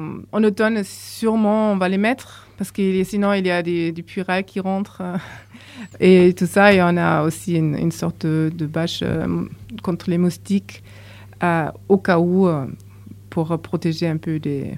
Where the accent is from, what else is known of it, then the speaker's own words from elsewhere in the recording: Berlin, Germany; French is a second language; moi je viens de Berlin. En fait, j'ai vécu 15 ans à Berlin.